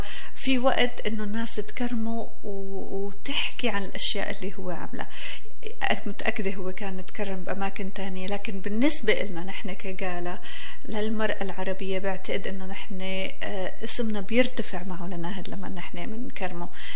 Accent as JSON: {"language": "Arabic", "country": "Syria", "lives_now": "Canada", "said": "يعني نحن وطننا كندا هلا، نحن أبناء كندا اليوم، بس فضل بلدنا الأم ما بننسى اللي هو سوريا"}